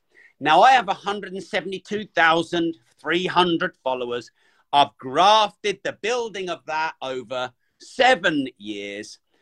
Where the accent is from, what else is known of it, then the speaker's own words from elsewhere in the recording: United Kingdom; The thing is, I'm British. And so being British